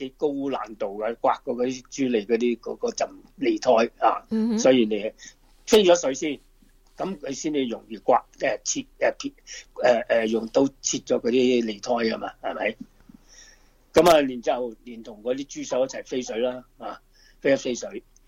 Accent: Guangdong, China; 尤其是我们广东人呢，即是广东菜来讲呢，真是物尽其用

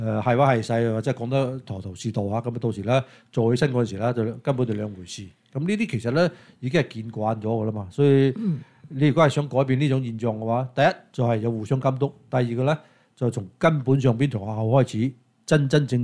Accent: China; 咁我哋中國人有一句話叫做雞髀打牙牙夠軟啊嘛

